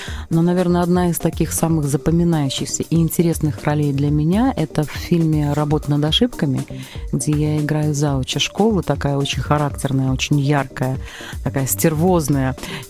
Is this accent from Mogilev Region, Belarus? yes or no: no; Minsk, Belarus; здесь, у себя на родине, на родной земле, в прекрасном нашем городе Минске.